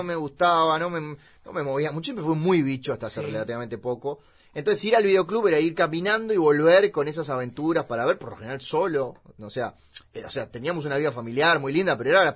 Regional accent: Montevideo, Uruguay; Yo soy de Punta Carretas, es muy cerca.

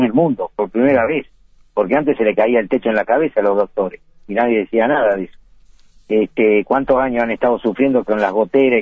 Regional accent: Uruguay; para hacerle ver a los jóvenes que acá como uruguayos podemos ser grandes

